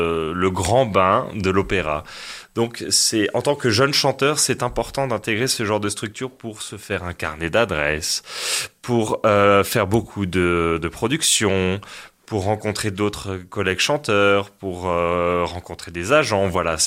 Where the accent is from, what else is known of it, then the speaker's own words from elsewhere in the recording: Strasbourg, Grand Est, France; Je suis strasbourgeois, je crois même que je suis le premier Alsacien à intégrer cette structure-là.